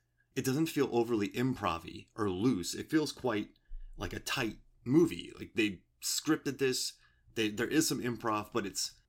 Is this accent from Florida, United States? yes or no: yes; Florida, United States; this movie takes place where I grew up in Florida.